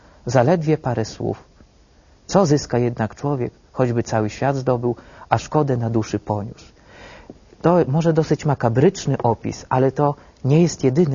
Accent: Węgrów, Masovian Voivodeship, Poland; Ja pochodzę ze wschodu Polski, Węgrów, diecezja drohiczyńska, dawna siedlecka.

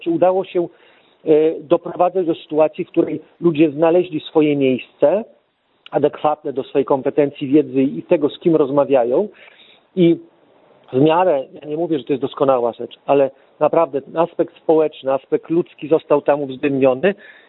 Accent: Podlaskie Voivodeship, Poland; Ja jestem z Suwalszczyzny i zawsze się śmieję, że Suwalszczyzna to jest część Śląska

